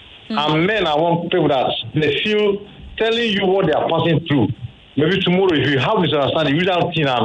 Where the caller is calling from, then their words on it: Ikoyi, Lagos, Nigeria; I'm calling from Ikoyi.